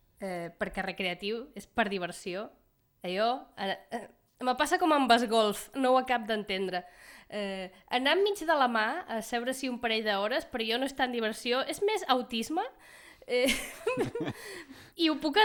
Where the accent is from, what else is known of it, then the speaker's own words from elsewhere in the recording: Puig d'en Valls, Balearic Islands, Spain; Puig d'en Valls.